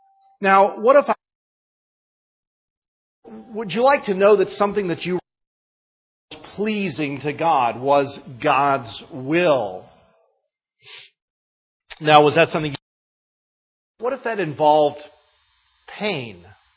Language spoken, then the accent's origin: English; New Hampshire, United States; We're from New Hampshire. Live free or die.